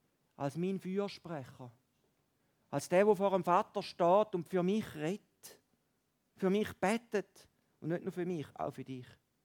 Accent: Valais, Switzerland; Im Wallis, bei uns im Wallis, geht fast alles über Vitamin B. Ich weiss nicht, wie es hier in Bernbiet ist, aber im Wallis ist das so.

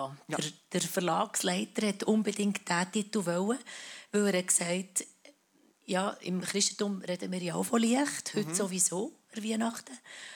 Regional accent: Ostermundigen, Bern, Switzerland; now in Zürich, Switzerland; Obwohl ich nicht Zürich-Deutsch rede, aber ja, wirklich, ja, ich wohne dort. Und aufgewachsen bin ich eben in dem Ostermundigen. Und in der Schule bin ich zum Teil in Bern.

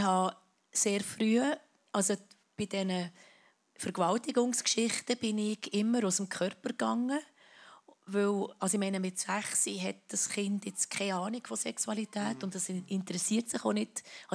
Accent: Ostermundigen, Bern, Switzerland; now in Zürich, Switzerland; Obwohl ich nicht Zürich-Deutsch rede, aber ja, wirklich, ja, ich wohne dort. Und aufgewachsen bin ich eben in dem Ostermundigen. Und in der Schule bin ich zum Teil in Bern.

